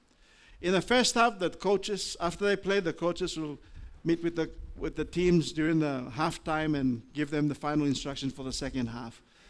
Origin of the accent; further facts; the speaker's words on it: Papua New Guinea; English is a second language; That's why I love my country of more than 850 nationalities. 850 different languages. So I can speak my mother tongue, I can speak English, I can speak French